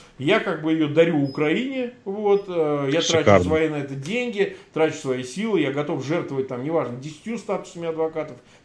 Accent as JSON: {"language": "Russian", "country": "Russia", "said": "Ну, я как россиянин не могу давать никаких советов и оценок"}